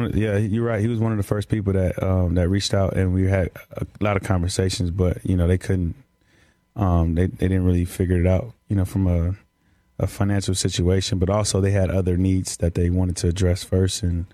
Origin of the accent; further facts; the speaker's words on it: California, United States; they know I'm from Cali.